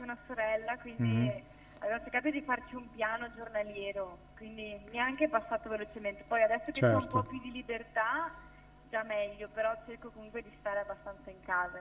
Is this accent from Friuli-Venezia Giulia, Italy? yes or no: no; Padua, Veneto, Italy; Allora, io sono una cantautrice, vengo da Padova, ho 18 anni